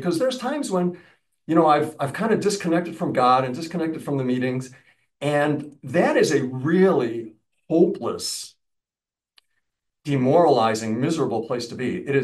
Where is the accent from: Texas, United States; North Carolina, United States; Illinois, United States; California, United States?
Illinois, United States; Chicago; I'm from Chicago, and we used to go out drinking all the time.